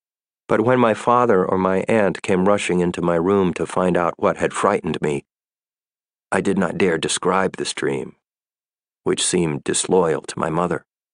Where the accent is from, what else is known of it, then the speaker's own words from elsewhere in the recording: New York, United States; moved away as an adult; also born or lived in Seattle; now in France; lived for a while in Seattle, and then in New York. For me, New York is Manhattan. Later on, then, we moved from Brooklyn back to New York, and by the time I came to France